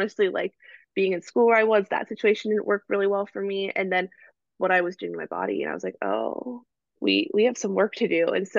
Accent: Texas, United States; And so I'm from Texas and I went to college in Oklahoma at the University of Oklahoma.

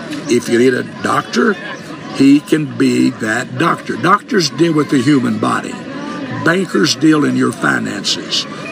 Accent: Arkansas, United States; I'm just from Arkansas, and I struggled in school, had to have a private tutor.

